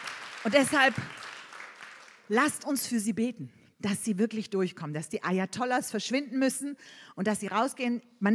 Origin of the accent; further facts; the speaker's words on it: Hamburg, Germany; Ich als Hamburgerin komme aus einer guten Familie, aus einer wohlhabenden Familie